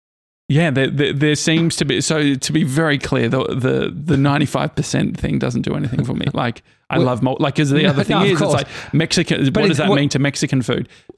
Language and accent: English; Australia; And so I said, hey, like I'm from Australia.